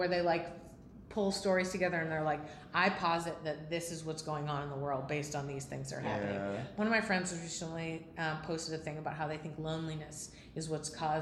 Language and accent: English; St. Louis, Missouri, United States; But all I did was tell them how I'm from St. Louis.